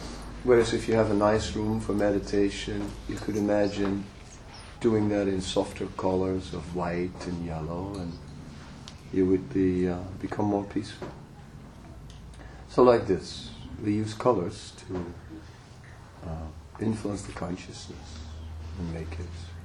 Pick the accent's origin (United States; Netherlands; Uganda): Netherlands; oh well, I'm from Holland, you know.